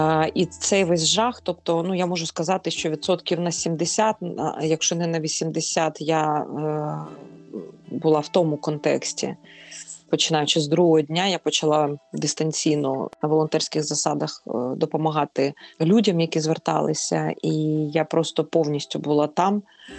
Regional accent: Bucha, Kyiv Oblast, Ukraine; moved away as an adult; now in Poland; ми з Бучі з дочкою, невідомо, куди їхати

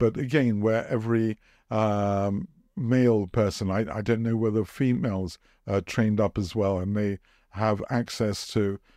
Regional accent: United Kingdom; also born or lived in United States; I'm a Brit and an American.

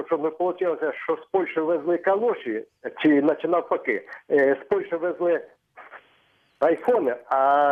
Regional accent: Poltava Oblast, Ukraine; Полтавщина.

